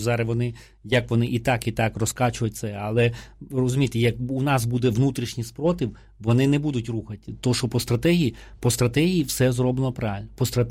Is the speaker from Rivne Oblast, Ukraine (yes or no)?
yes; Rivne Oblast, Ukraine; Я з Рівненської.